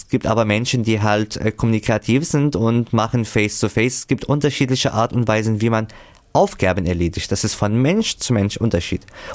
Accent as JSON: {"language": "German", "country": "Syria", "second_language": "German", "lives_now": "Germany", "said": "Ich komme aus Syrien, ich habe die Sprache hergelernt, ich habe hier Ausbildung absolviert"}